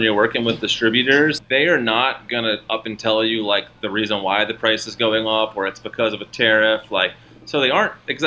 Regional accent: Maryland, United States; Like where I'm from the East Coast. I'm from like a small town right outside of Baltimore City.

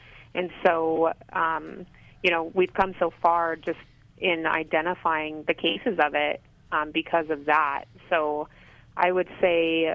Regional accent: Colorado, United States; I'm from Colorado. For whatever reason, Colorado has one of the highest incidences in the United States

